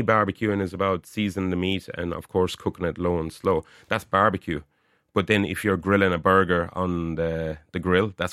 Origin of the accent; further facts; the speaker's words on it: Munster, Ireland; down at the country house in Kerry, because I'm originally from Kerry.